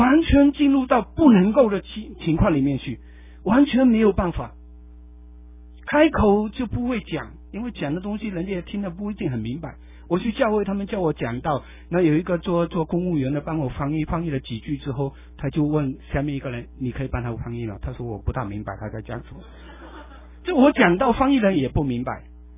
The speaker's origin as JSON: {"language": "Chinese", "country": "Malaysia", "tie": "born or raised there", "said": "我虽然是长大在马来西亚，虽然说是热惯的人"}